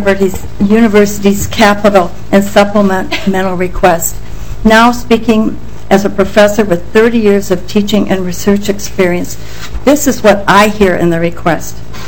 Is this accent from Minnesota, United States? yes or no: yes; Minnesota, United States; I was born and raised in Minnesota, and like many of you, I'm an alum of the university